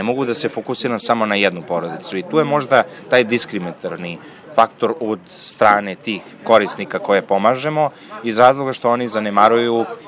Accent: Serbia; mi smo Srbi, volimo da komentarišemo sve

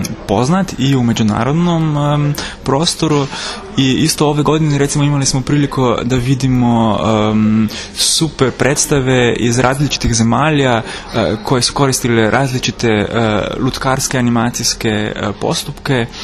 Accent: Slovenia; Croatian is a second language; Da, znači ja sam iz Slovenije i doveo sam sa sobom svoje saradnike.

